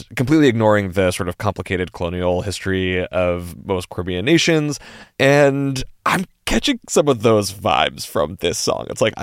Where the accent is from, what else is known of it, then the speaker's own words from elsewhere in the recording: New England, United States; The thing is, I grew up in New England.